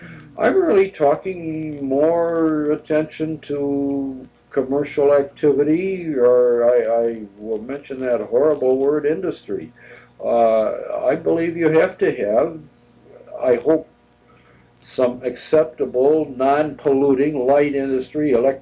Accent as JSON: {"language": "English", "town": "Evanston", "region": "Illinois", "country": "United States", "tie": "born or raised there", "also_born_or_lived": "Dayton, United States / Newton Center, United States", "said": "No, I was born in Dayton, Ohio, went through first grade in Newton Center, Massachusetts, grew up in Evanston, Illinois, which was a suburb."}